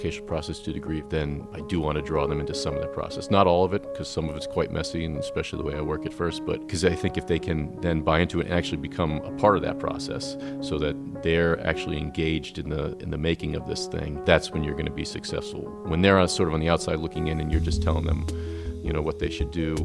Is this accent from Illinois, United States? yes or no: no; Norwich, Connecticut, United States; now in Maine, United States; I'm from Norwich, Connecticut.